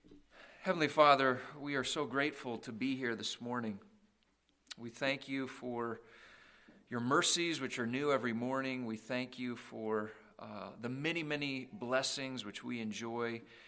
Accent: Lewistown, Pennsylvania, United States; We are from Lewistown, so that's where we hail.

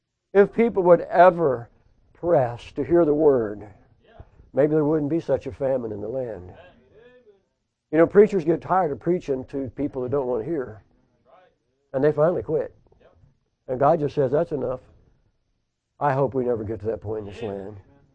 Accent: Ohio, United States; At that same time, I was growing up in Holmes County, Ohio, on a trout farm.

